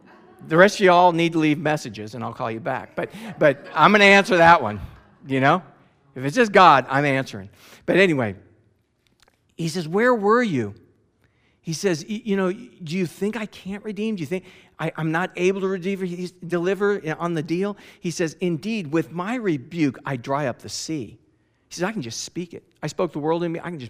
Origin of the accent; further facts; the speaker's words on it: Scotland, United Kingdom; I'm a bargainy kind of guy. I'm Scottish.